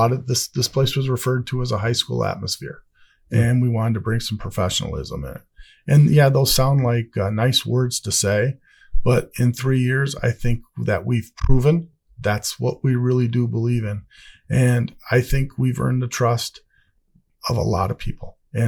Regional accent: Michigan, United States; I grew up in Michigan and my idea of Mexican food was chichis, if you ever heard of that or remember that.

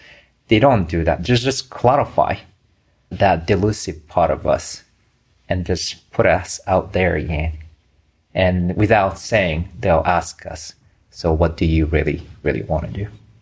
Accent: Japan; now in United States; I mean, I come from Japan, so when I came to the States

